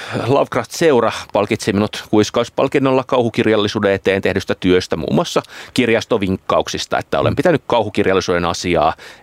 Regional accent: Helsinki, Uusimaa, Finland; kun itse olen lapsuuteni ja nuoruuteni viettänyt tuolla Jakomäessä, niin tavallaan että aika samanlaisia tunnelmia, että semmoinen vähän ehkä syrjässä oleva lähiö

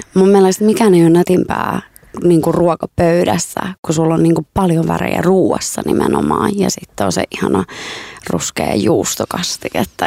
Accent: Iran; Finnish is a second language; now in Finland; Mä oon siis Iranista kotoisin, että ruoka on aina ollut suuressa osassa.

